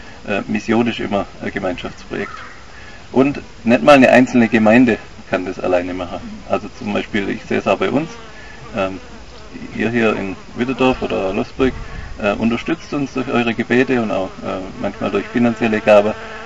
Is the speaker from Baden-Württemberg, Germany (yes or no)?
yes; Oberiflingen, Baden-Württemberg, Germany; in so kleine Dörfer hier, ich komme ja aus Oberiflingen, da kennt man sich ja auch gegenseitig.